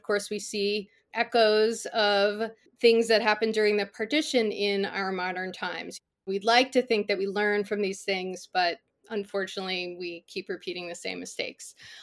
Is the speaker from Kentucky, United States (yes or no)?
no; Connecticut, United States; And so when I grew up in Connecticut, I would hear some stories from my aunts and my uncles and my father about this time and how they had to leave their home.